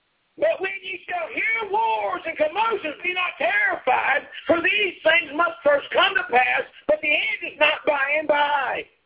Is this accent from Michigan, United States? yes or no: yes; Michigan, United States; You didn't hear about tornadoes very much when I was growing up in Michigan.